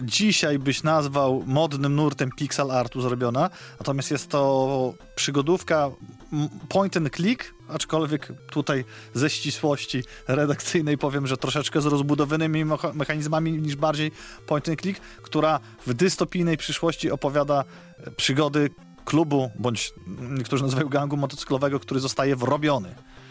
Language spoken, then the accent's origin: Polish; Białystok, Podlaskie Voivodeship, Poland; szczególnie tutaj u nas w Białymstoku